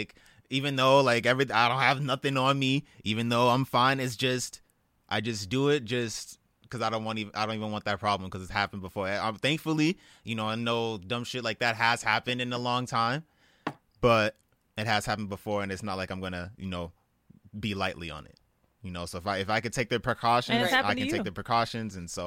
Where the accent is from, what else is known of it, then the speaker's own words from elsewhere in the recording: Inglewood, California, United States; also born or lived in the valley; nah, I was born in Inglewood, you know what I mean? And it's not like I left Inglewood when I was like 3.